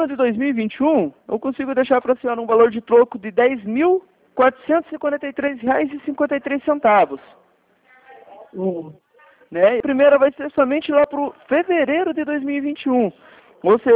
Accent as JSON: {"language": "Portuguese", "town": "Curitiba", "region": "Paraná", "country": "Brazil", "said": "Eu sou aqui do Paraná, Curitiba."}